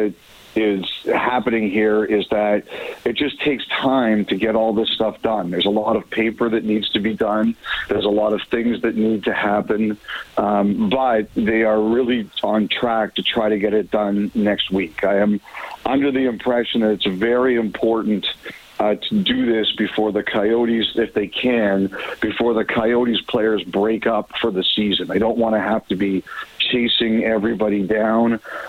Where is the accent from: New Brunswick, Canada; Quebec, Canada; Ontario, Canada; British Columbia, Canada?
Ontario, Canada; Toronto; I grew up in Toronto